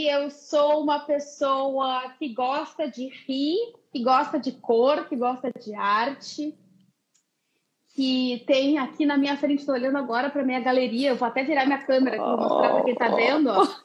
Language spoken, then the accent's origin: Portuguese; Porto Alegre, Rio Grande do Sul, Brazil; now in Netherlands; Eu sou de Porto Alegre e vim morar na Holanda, onde eu estou faz 5 anos, quase 6 anos.